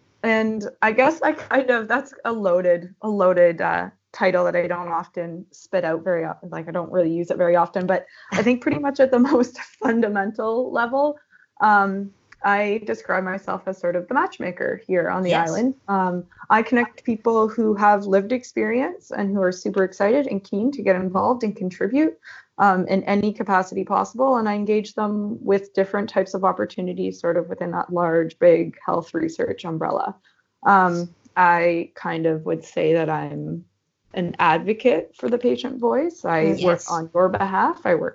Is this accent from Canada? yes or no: yes; Ontario, Canada; now in Victoria, Canada; I'm originally from Ontario, so I'm not a BC girl. But came out here, yes, as most people do.